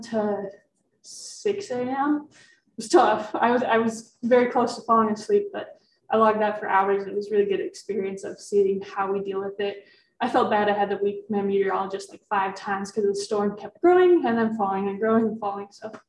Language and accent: English; Denver, Colorado, United States; I'm from Denver myself, so I thought North Dakota was just flat.